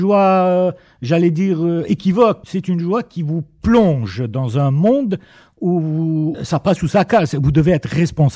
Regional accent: Algiers, Algiers Province, Algeria; moved away; moi j'ai quitté Alger il y a de ça 30 ans.

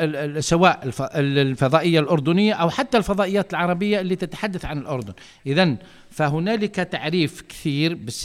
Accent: Algeria; وكان احنا في الجزائر

